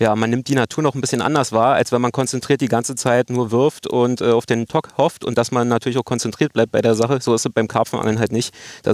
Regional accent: Königs Wusterhausen, Brandenburg, Germany; born there; now in Niederlehme, Germany; Genau, ich wurde in Königs Wusterhausen geboren und wohne derzeit in Niederlehme. Das ist so 2 Kilometer entfernt von Königs Wusterhausen. Und das ist hier meine Heimatgewässer.

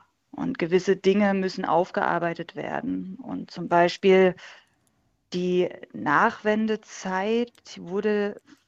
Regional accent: Dresden, Saxony, Germany; weil ich selber auch 1988 geboren wurde und in Dresden groß wurde.

